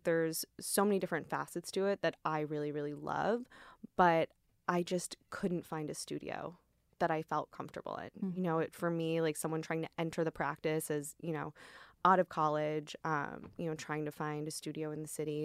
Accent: Midwest, United States; I grew up in the Midwest, and so all my classes were like super, super like preparatory classes, right?

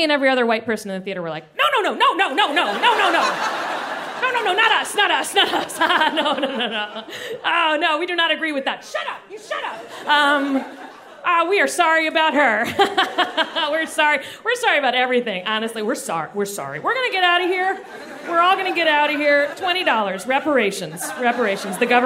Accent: Florida, United States; I am from Florida.

